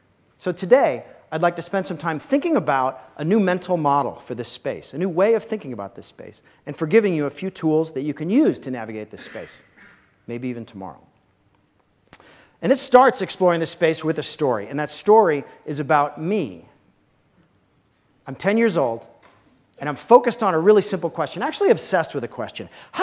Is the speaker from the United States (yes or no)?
yes; Alaska, United States; The first problem is that I was growing up in Alaska. That's June, if you can see the snow.